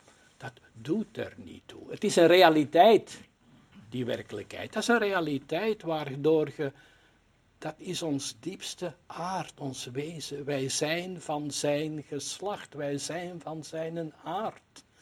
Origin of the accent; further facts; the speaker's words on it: Belgium; Ik ben Belg uit die sociale klasse met die opvoeding aan die universiteit en aan die diploma's, aan die carrière.